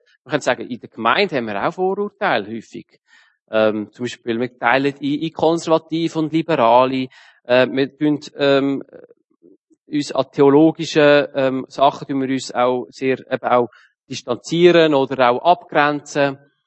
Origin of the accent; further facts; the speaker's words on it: Aargau, Switzerland; Ja, als Aargauer davor würde es mich schon wundern